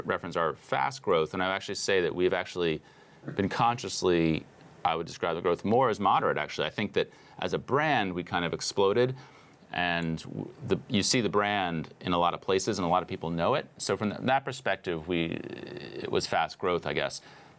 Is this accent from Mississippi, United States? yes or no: no; Manhattan, New York, United States; I mean, I grew up in Manhattan, and prior to the age of 30, I'd been to Brooklyn probably 5 times, you know?